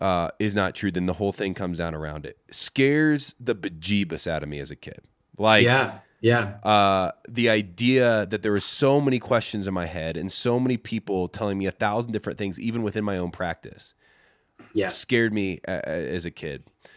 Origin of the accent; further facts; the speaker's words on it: Midwest, United States; I grew up in the Midwest.